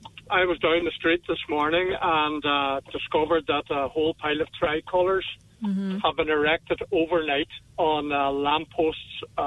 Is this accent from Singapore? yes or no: no; Ireland; I mean, I'm as proud an Irishman as the next person and as proud of my flag